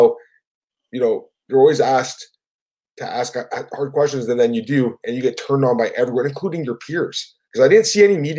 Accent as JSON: {"language": "English", "country": "Ireland", "said": "I'm Irish and I've lived in Crumlin."}